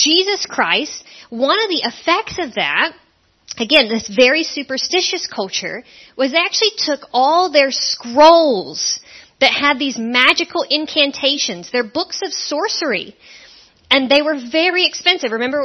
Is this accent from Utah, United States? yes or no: no; Georgia, United States; also born or lived in California / Scotland; notice from my accent, this is not my home, not originally. So originally I'm from Georgia in the United States. That's where Matt and I met and married. Then we moved to California. We lived there for about 9 years to do seminary together.